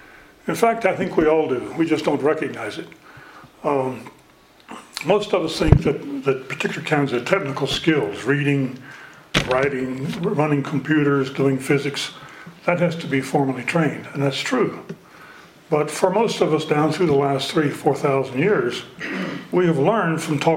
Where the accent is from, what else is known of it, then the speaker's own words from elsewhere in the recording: the South, United States; I grew up in the South, and I lived through the aftermath of the Civil War, and it's in many ways still going on.